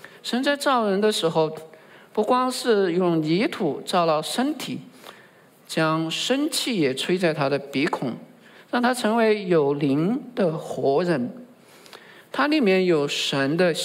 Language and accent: Chinese; Sichuan, China; 我们四川人有时候分不清楚